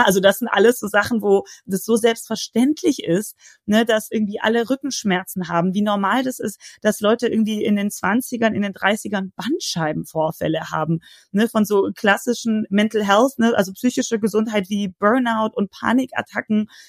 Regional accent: Baden-Württemberg, Germany; Ich bin Schwäbin ursprünglich.

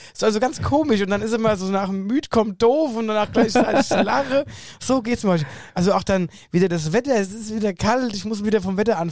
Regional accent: Niederwöllstadt, Hesse, Germany; Also in Niederwöllstadt, in Wöllstadt, in meiner Heimatgemeinde

